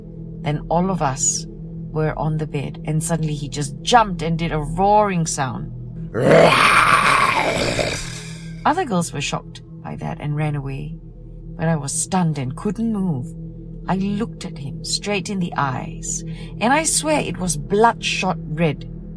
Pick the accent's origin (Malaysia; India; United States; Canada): Malaysia; Terengganu; I'm a Malaysian, raised in Terengganu. And after my SPM, I moved to Kampar, Perak, to continue my studies in hospitality and tourism in TARC, now known as UTRA.